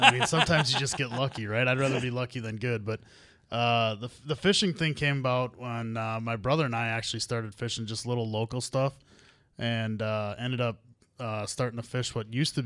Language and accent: English; Glencoe, United States; I grew up in Glencoe. Okay. And so I'm local.